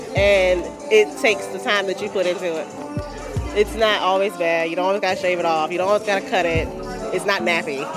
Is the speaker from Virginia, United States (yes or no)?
yes; Woodbridge, Virginia, United States; I am from Woodbridge, Virginia